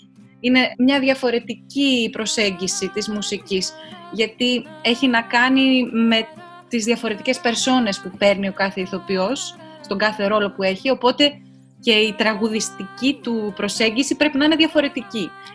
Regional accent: Thessaloniki, Central Macedonia, Greece; από την περιοχή του Καυκάσου, από τον Πόντο. Είναι ουσιαστικά πρόσφυγες και κατέληξαν κάποια στιγμή να βρεθούν και στη Θεσσαλονίκη, όπου εγώ γεννήθηκα, μεγάλωσα. Έφυγα κάποια στιγμή, αλλά επανήρθα στη βάση μου και ζω πια εδώ και εργάζομαι εδώ.

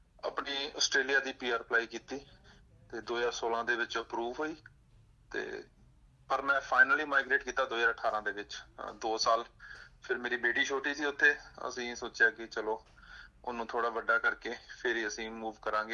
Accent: Amritsar, Punjab, India; moved away as an adult; now in Australia; ਮੈਂ ਜੀ ਬੇਸਿਕਲੀ ਅੰਮ੍ਰਿਤਸਰ ਤੋਂ ਬਿਲੋਂਗ ਕਰਦਾ

